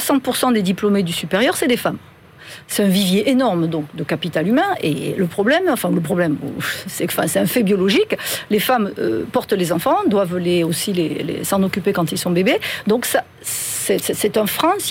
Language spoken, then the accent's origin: French; France; moi, me désole en tant que Française, hein, j'aime mon pays